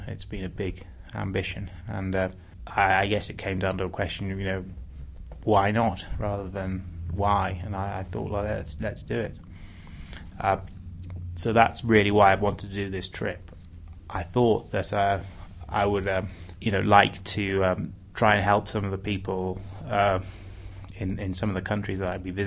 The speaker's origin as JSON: {"language": "English", "region": "England", "country": "United Kingdom", "said": "I'm from England. I live in London, the south part of London. I'm 35 years old."}